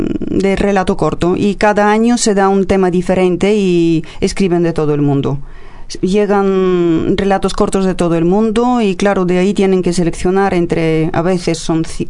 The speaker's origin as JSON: {"language": "Spanish", "country": "Bulgaria", "second_language": "Spanish", "said": "Me encanta más el teatro, aunque he sido teleperiodista en mi país."}